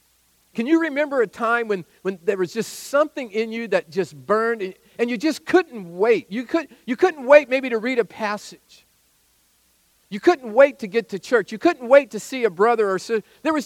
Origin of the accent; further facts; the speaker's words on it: California, United States; born there; I am so blessed that God, not just that I was born in America, but that I was born in California, okay? I am so glad I was born in California.